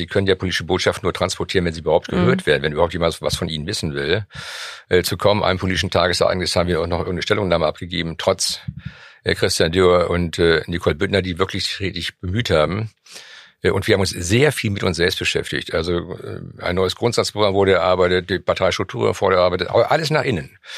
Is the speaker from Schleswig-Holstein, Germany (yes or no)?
yes; Schleswig-Holstein, Germany; Du gehst nochmal in den Landtagswahlkampf Schleswig-Holstein, weil das mein Heimatland ist